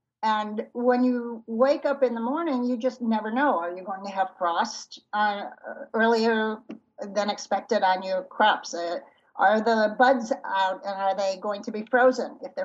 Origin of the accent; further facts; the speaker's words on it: Cleveland, Ohio, United States; I grew up in Cleveland. The Cleveland Press had a children's section, and my mother sent it to him.